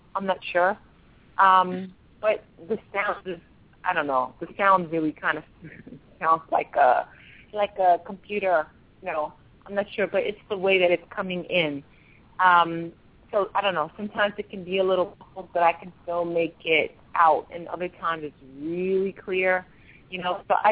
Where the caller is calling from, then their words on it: New York, United States; I'm calling from New York.